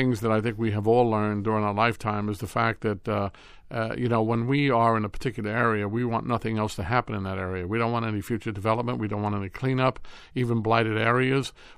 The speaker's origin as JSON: {"language": "English", "town": "Brooklyn", "region": "New York", "country": "United States", "tie": "born or raised there", "said": "I grew up in Park Slope, Brooklyn."}